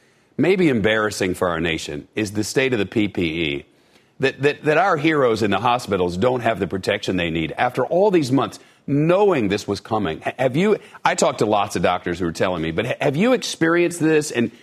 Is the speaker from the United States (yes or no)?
yes; Mississippi, United States; I look to my home state of Mississippi, where 6 of the hospitals in that state are completely out of ICU beds.